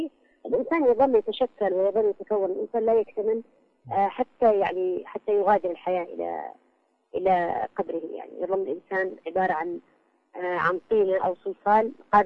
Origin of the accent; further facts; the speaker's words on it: Aden, Yemen; also born or lived in Sanaa; فأنا ولدت في إيدز و نشأت طفولتي في عدن، وشبابي يعني نقول أيام المراهقة كانت في إدس أيضا، وأكملتها بصنعاء.